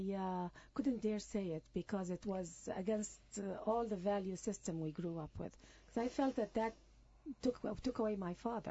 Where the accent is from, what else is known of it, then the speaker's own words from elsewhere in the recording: Gaza, Gaza Strip, Palestine; also born or lived in Cairo, Egypt; I was born in Cairo. Grew up in Gaza in the 50s.